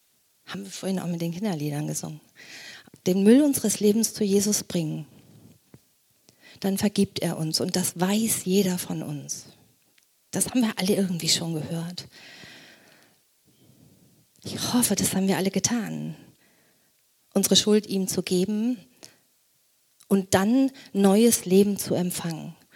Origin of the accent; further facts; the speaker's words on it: Germany; Ich bin Deutsche und habe deutsches Recht und das in der Verfassung garantiert.